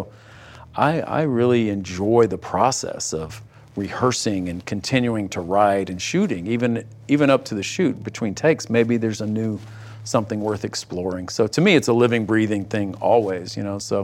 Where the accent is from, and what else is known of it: Texas, United States; born or raised there